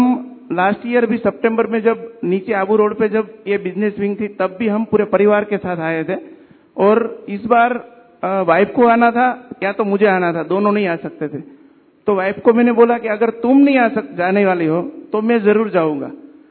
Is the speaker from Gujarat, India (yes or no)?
yes; Surat, Gujarat, India; मैं सूरत से हूँ और गवर्नमेंट ऑफिसर हूँ।